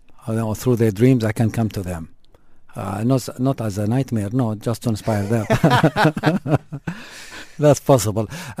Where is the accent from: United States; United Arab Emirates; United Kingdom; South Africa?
United Arab Emirates; Ajman; Where are you from? I told him, I'm from Ajman.